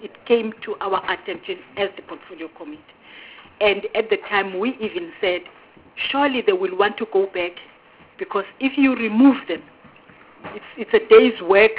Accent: Mpumalanga, South Africa; I come from Mpumalanga.

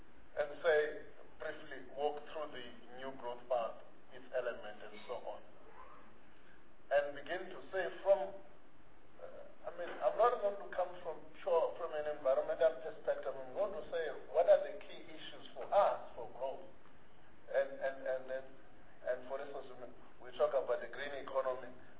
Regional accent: Eastern Cape, South Africa; in South Africa, I'm normally from the Eastern Cape

